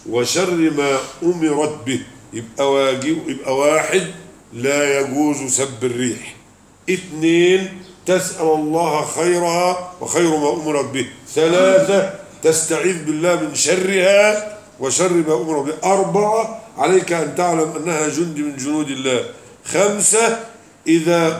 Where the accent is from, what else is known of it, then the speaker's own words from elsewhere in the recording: Egypt; وفي جزر الآن عندنا في مصر وفي غيرها